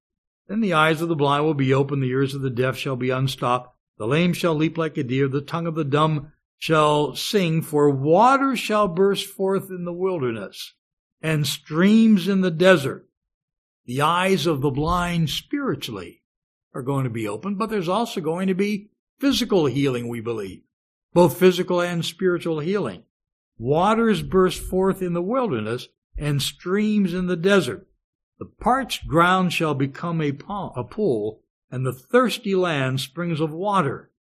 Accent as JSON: {"language": "English", "town": "Youngstown", "region": "Ohio", "country": "United States", "tie": "born or raised there"}